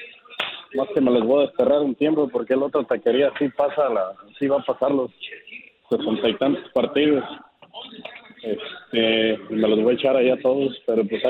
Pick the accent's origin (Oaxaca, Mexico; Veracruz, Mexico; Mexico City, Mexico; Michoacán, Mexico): Michoacán, Mexico; Pues somos michoacanos, ¿qué quieres?